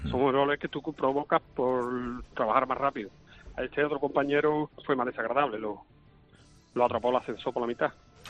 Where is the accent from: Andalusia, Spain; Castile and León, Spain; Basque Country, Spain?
Andalusia, Spain; Seville; Yo soy de Sevilla.